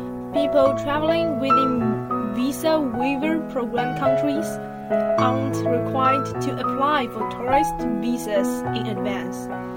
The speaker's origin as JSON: {"language": "English", "town": "Hangzhou", "region": "Zhejiang", "country": "China", "tie": "born or raised there", "said": "Well, I guess it must be Hangzhou because it's my hometown. Hangzhou once was applauded as the most splendid and luxurious city in the world by Marco Polo"}